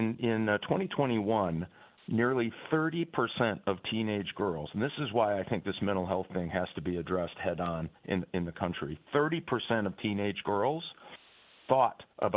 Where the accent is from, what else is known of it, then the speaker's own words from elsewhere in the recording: Michigan, United States; we've got to do for people who are just trying to make it all across America, including my home state of Michigan.